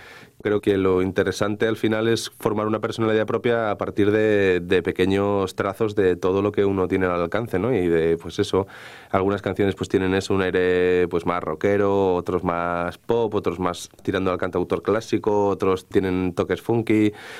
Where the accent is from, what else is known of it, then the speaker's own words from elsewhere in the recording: Asturias, Spain; la gente de mi tierra siempre está triste, nunca vio salir el sol sin que al final lloviera. Entonces, como dicen, el rollo de Asturias